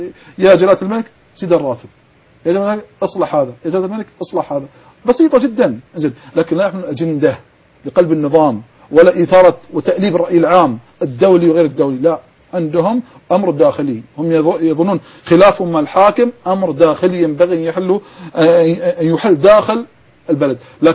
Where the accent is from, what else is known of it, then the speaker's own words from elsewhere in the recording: Bahrain; لكن الآن عندنا في البحرين الأمن متماسك